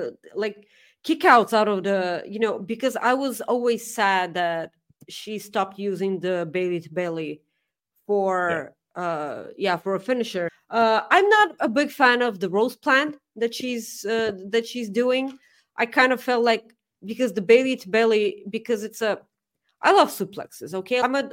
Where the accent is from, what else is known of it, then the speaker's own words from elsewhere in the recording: Bulgaria; I'm from Bulgaria.